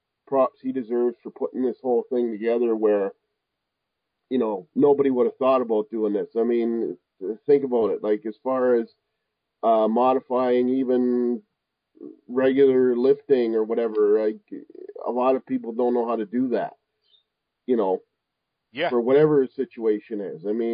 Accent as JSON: {"language": "English", "country": "Canada", "said": "Anyway, especially if I'm from Canada too, eh?"}